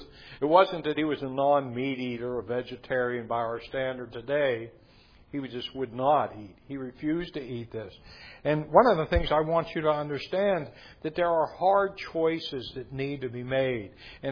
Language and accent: English; United States; when I grew up in America, you can be whatever you want to be